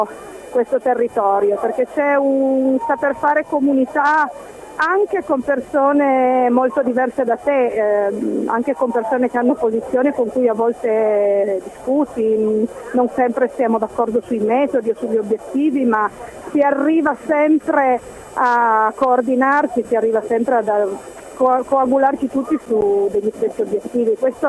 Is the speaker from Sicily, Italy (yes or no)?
no; Turin, Piedmont, Italy; io sono una torinese, sono 15 anni che abito e lavoro in Valle di Susa